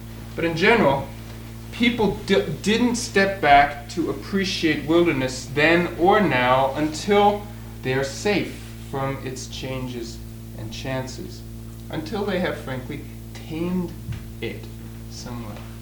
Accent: East Coast, United States; I'm from the East, so I don't know the name of this pass, Donner Pass

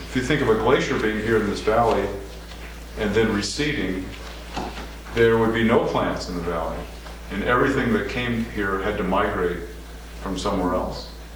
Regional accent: New England, United States; I grew up in New England

